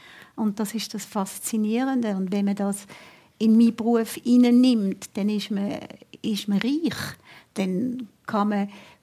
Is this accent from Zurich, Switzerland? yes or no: no; Interlaken, Bern, Switzerland; Also schon als Kind in Interlaken habe ich Bärli und kleine Steckli und schöne Steinli gesammelt